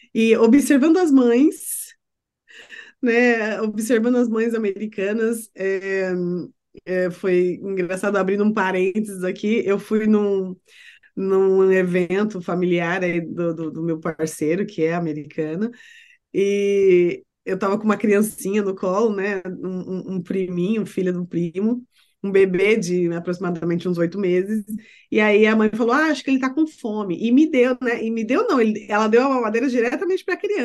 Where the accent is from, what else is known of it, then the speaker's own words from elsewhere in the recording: Brazil; E aí, quando a gente vem do Brasil, o choque que dá é né, para quem realmente vê isso